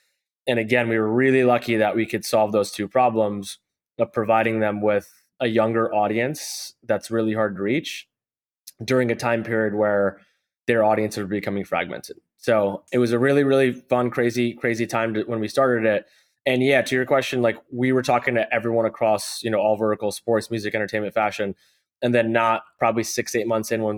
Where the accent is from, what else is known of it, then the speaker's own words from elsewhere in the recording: New Jersey, United States; I grew up outside of New York in Northern New Jersey.